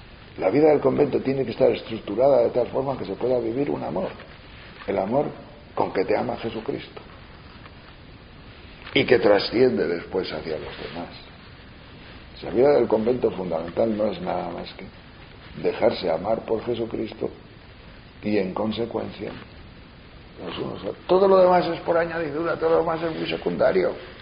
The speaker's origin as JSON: {"language": "Spanish", "town": "Tejerina", "region": "Castile and León", "country": "Spain", "tie": "born or raised there", "said": "que es de mi pueblo, de Tejerina"}